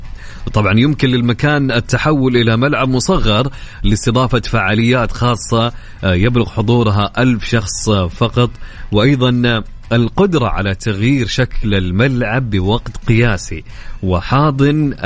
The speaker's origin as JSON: {"language": "Arabic", "country": "Saudi Arabia", "said": "نتكلم مثلا عندنا في السعودية كثرة المقيمين الأفارقة عندنا"}